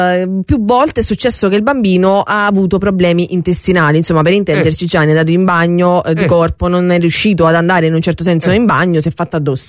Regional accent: Presenzano, Campania, Italy; Presenzano sono casertano

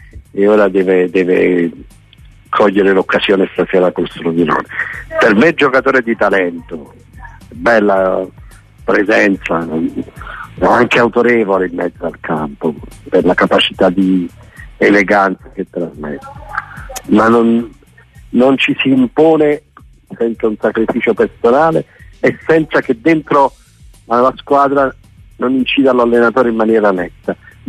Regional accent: Salerno, Campania, Italy; now in Caserta, Italy; io da Salernitano trapiantato a Caserta

